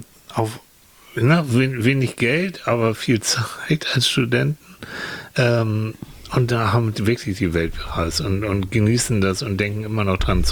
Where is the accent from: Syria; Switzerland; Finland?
Finland; Leute, ich komme aus Finnland, ich komme vom Land.